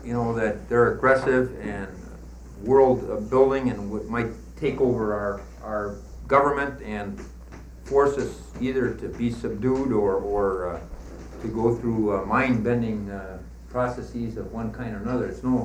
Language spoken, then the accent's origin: English; Missoula, Montana, United States; now in Seattle, United States; I knew even when I came to Seattle from Montana that I would be involved in a kind of escalation of the elements of national issue.